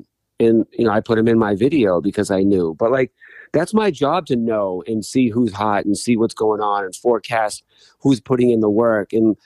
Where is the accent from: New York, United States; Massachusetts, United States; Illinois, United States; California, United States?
Massachusetts, United States; Boston; because I'm from Boston, will look at Boston in a more positive light.